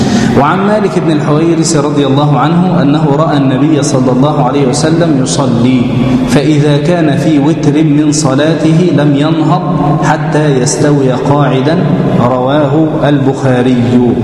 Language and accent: Arabic; Egypt; وهو المشهور عندنا في مصر أننا نقنط في صلاة الايه